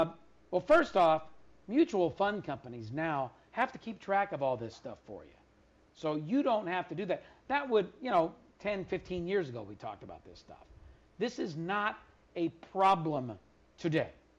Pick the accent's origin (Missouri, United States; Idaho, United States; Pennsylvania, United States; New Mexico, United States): Pennsylvania, United States; Philadelphia; Michael in Philadelphia, PA, my hometown, the city of brotherly love